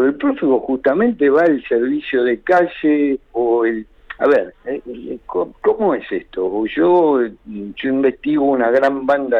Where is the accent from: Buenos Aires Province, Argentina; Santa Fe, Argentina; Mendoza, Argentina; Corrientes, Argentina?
Buenos Aires Province, Argentina; Lanús; porque yo nací y viví en Lanús.